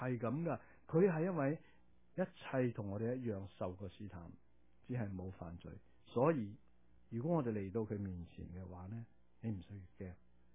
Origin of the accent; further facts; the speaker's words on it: Macau; born there; 我喺澳门出世噶